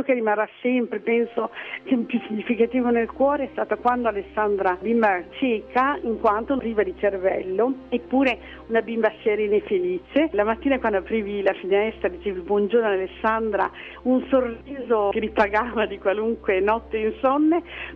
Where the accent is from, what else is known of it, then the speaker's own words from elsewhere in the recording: Faenza, Emilia-Romagna, Italy; nel 1979, una sera, io sono di Faenza